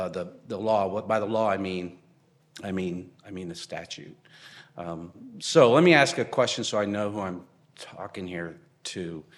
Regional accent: New Braunfels, Texas, United States; the city of New Braunfels, my hometown where I grew up, lived there since 1972.

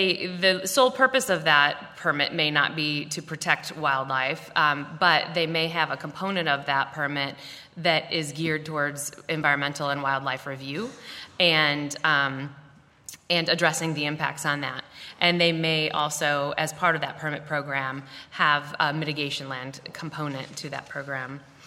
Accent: Illinois, United States; Illinois, I had to throw that in because that's my home state.

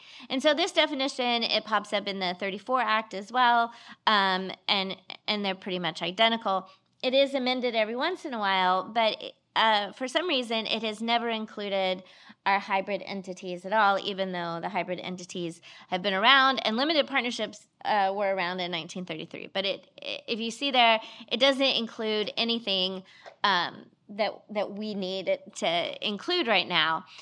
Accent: Lubbock, Texas, United States; I am a Texan. I am from Lubbock. And I went to school here and practiced law here.

